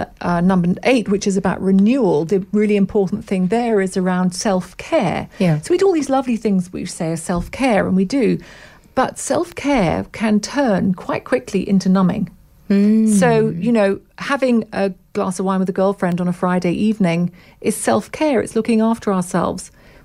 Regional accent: United Kingdom; I think I put it down to being British.

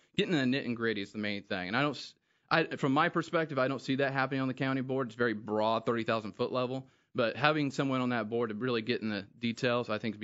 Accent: Macon, United States; And I grew up in Macon. I grew up here. Besides my time in the Army that I left and then came back

